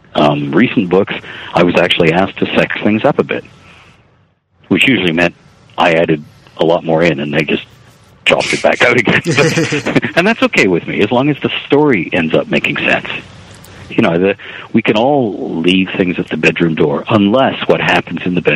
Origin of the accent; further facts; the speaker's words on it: Canada; And as a Canadian, this left me scratching my head at times.